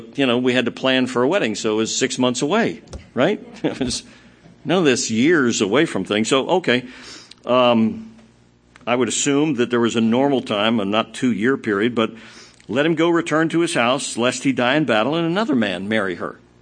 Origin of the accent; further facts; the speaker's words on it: California, United States; I'm from Sonoma County.